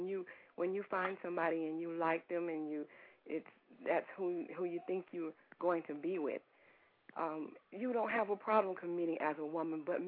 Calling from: Fort Myers, Florida, United States; I'm calling from Fort Myers, Florida.

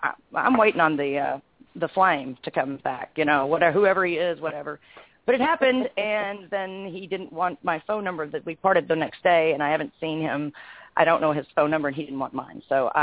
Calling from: Arkansas, United States; I'm in Arkansas.

